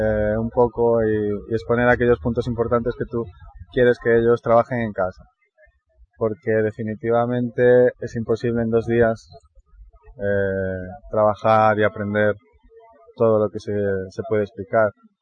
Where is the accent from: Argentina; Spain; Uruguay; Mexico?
Spain; Galicia; ya que vengo de Galicia y traigo también mi música allí.